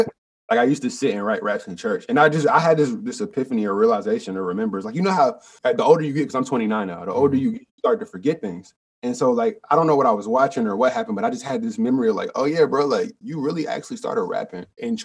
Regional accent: Charlotte, North Carolina, United States; I'm from Charlotte, bro. And, uh-huh. like, it's different out there.

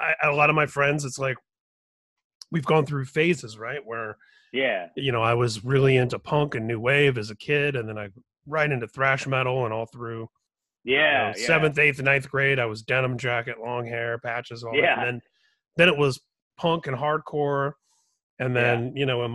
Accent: Indianapolis, Indiana, United States; I grew up in Indianapolis, and we had, I think it was 91X.

